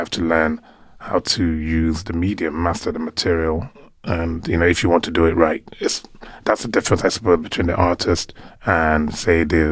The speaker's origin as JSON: {"language": "English", "region": "Lagos", "country": "Nigeria", "tie": "born or raised there", "said": "I grew up in Lagos mostly, but my family is sort of huge. I come from a very large family, so we travel a lot. We move around a lot, so yeah. But I did grow up in Lagos mostly."}